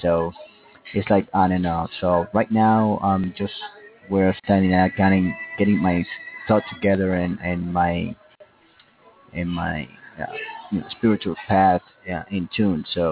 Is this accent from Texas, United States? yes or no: yes; Arlington, Texas, United States; I'm from Arlington, Texas.